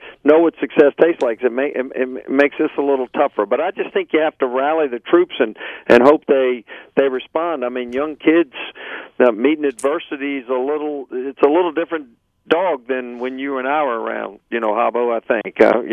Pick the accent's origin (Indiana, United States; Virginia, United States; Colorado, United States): Virginia, United States; Charlottesville; But you know, my big growing up in Charlottesville and probably in my heart of hearts, always knowing I wanted to be a Wahoo